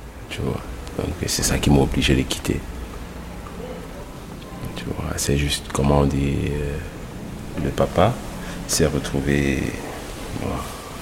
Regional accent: Nigeria; Le papa est du Nigeria, la maman est du Niger. C'est ça. J'ai grandi au Nigeria.

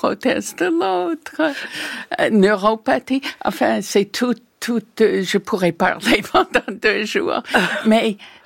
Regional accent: United States; now in France; Mais chez moi, aux États-Unis, j'achetais des livres en cachette parce que c'était une pure perte d'argent.

